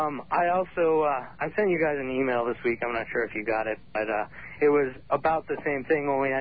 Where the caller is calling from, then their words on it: Syracuse, New York, United States; Syracuse, New York.